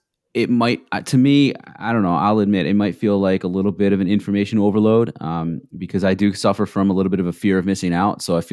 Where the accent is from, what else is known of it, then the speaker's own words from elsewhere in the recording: Connecticut, United States; And my home state of Connecticut's own, I guess, former education department secretary.